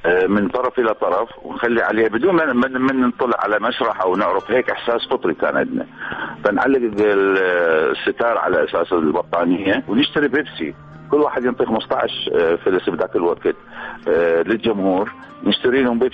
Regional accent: Baghdad, Baghdad Governorate, Iraq; moved away as an adult; أنا ولدت وعشت في منطقة الحيدر خانة في وسط شارع الرشيد بالضبط، خلف معلم من معالم بغداد أو شارع الرشيد القديمة حج جبالة اللي كان يبيع شربت، وعشت معظم طفولتي بين الحيدر خانة

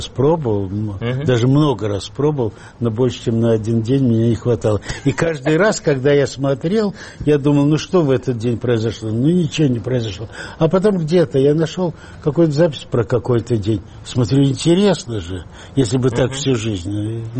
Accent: Khujand, Sughd, Tajikistan; also born or lived in Dushanbe; Мы переехали в Ленинабад, Ходжент, сейчас Худжант называют, вот.

